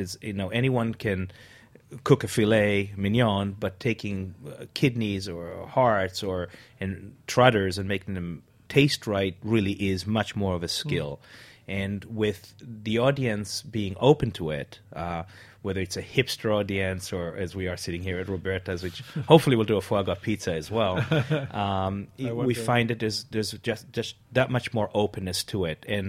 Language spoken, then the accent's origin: English; Israel; When I was growing up in Israel, for example, you couldn't find cilantro